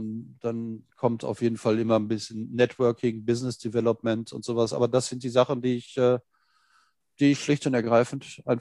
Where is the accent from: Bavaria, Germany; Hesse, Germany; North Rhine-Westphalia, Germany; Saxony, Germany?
North Rhine-Westphalia, Germany; now in Berlin, Germany; dass mir als Ruhrpottler und heutiger Wahlberliner, dass mir dieser Menschenschlag dort drüben einfach total liegt.